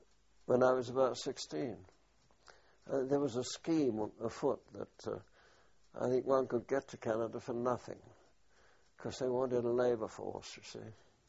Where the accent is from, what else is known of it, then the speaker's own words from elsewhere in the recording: London, United Kingdom; born there; accent: Cockney; I was born in London. In fact, I was a Cockney in hearing of Bow Bells.